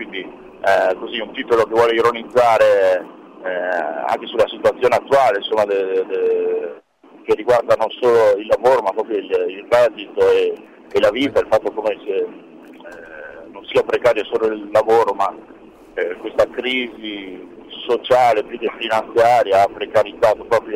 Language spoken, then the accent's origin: Italian; Chioggia, Veneto, Italy; Beh, noi, fai conto, siamo di Chioggia, quindi cittadina di provincia, provincia di Venezia, quindi abbastanza isolata anche dal punto di vista proprio territoriale, geografico.